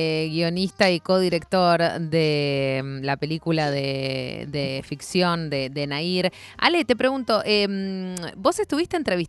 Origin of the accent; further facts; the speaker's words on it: Argentina; Como argentino